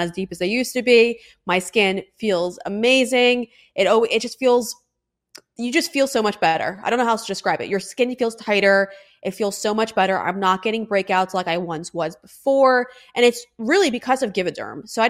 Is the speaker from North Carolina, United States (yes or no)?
no; New York, United States; I mean, I'm from New York, very familiar with Rikers Island